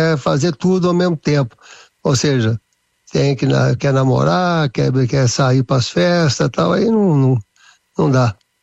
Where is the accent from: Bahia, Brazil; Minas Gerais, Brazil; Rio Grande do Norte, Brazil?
Minas Gerais, Brazil; Monte Sião; born there; now in São Paulo, Brazil; e moro também no interior, né? Lá em Águas de Lindóia, né? Que é onde está o Oscarim. Bem na divisa do estado de Minas, né? Em Monte Sião, que é onde eu nasci. Mas hoje eu estou com a família aqui em São Paulo.